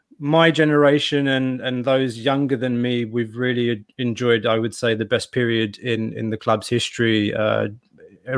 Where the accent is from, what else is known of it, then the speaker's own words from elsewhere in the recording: London, United Kingdom; moved away as an adult; now in Belgium; So actually, I'm a Londoner, but I was born in London and I grew up south of the river.